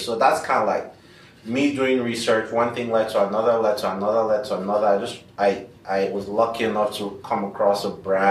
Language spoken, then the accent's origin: English; Nigeria; now in United States; I am Nigerian, so I do that.